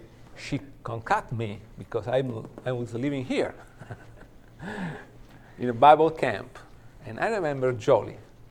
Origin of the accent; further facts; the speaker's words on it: Rome, Lazio, Italy; English is a second language; This is Rome. I suppose that most of you have been there or not, come to visit us. I grew up in the Colosseum area and downtown Rome.